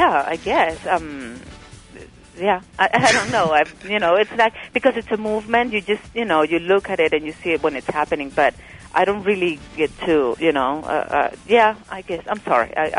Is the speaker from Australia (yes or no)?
no; Venezuela; accent: Caribbean; I'm from Venezuela and my accent is more Caribbean.